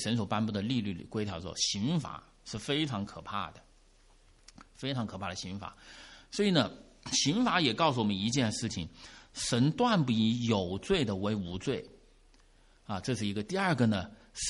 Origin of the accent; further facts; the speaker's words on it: China; now in United States; 像我来自于地球的那一边啊，中国大陆。